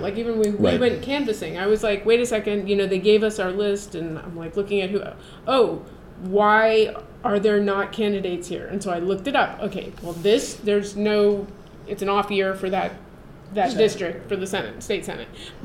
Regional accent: Miami, Florida, United States; I am from Miami and right. My like a lot of polling places in that area.

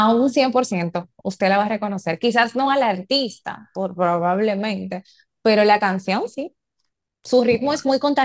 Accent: Dominican Republic; Como buenos dominicanos, aquí vamos a bailar un merenguito

